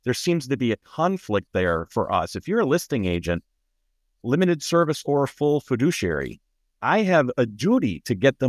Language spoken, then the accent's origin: English; Illinois, United States; my home state is Illinois, so that's where I've been licensed the longest.